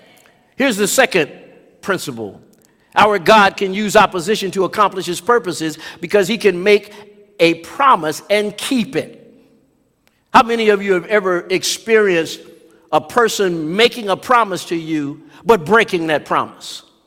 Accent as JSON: {"language": "English", "town": "Oakland", "region": "California", "country": "United States", "tie": "born or raised there", "said": "I grew up in Oakland, California, better known as Oaktown"}